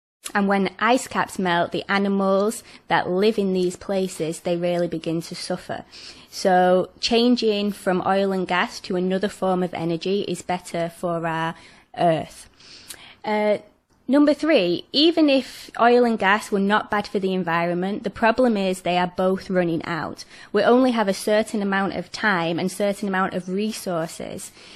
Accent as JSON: {"language": "English", "region": "England", "country": "United Kingdom", "said": "I'm a scientist from England"}